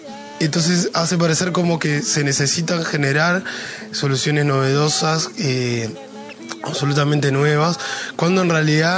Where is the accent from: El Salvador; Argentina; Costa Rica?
Costa Rica; Ejemplo de ello es lo que ha sucedido en mi país, Costa Rica